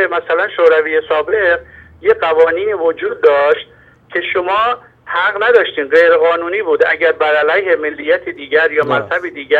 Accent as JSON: {"language": "Persian", "town": "Tabriz", "region": "East Azerbaijan", "country": "Iran", "tie": "born or raised there", "said": "توی تبریز من بزرگ شدم، آذربایجان جنوبی،"}